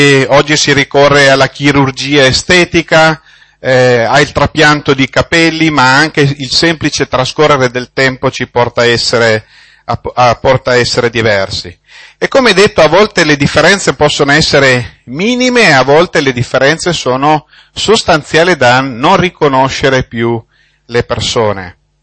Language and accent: Italian; Piedmont, Italy; born there; moved away as an adult; now in Trentino, Italy; però non sono un trentino. 30 anni fa, io sono nativo della provincia di Torino, mi sono trasferito per motivi di lavoro in Trentino e da allora vivo lì.